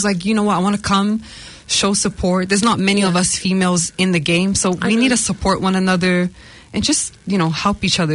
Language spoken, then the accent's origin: English; Salt Lake City, Utah, United States; I was raised in America, and yeah, so shout out to Glendale 104, Salt Lake City. That's where I'm from.